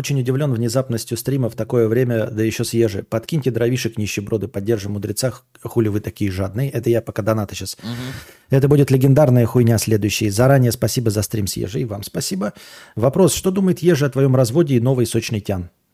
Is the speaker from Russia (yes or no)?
yes; Yakutsk, Sakha Republic, Russia; born there; Но у меня есть какие-то азиатские черты лица, и... я жил, ну, родился в Якутске